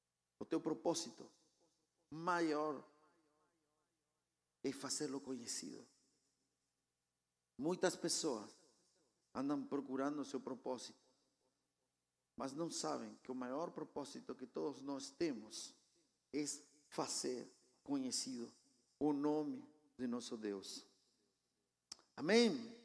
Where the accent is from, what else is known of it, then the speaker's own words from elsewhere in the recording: Argentina; Portuguese is a second language; now in Pato Branco, Brazil; Eu sou argentino, tenho 49 anos, sou casado, tenho dois filhinhos maravilhosos, moro na cidade de Pato Branco